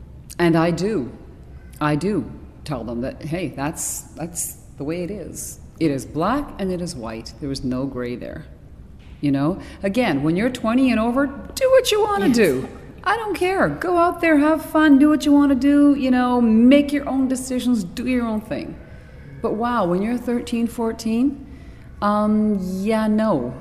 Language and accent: English; Winnipeg, Manitoba, Canada; I was just in Winnipeg, my hometown, and there's a festival there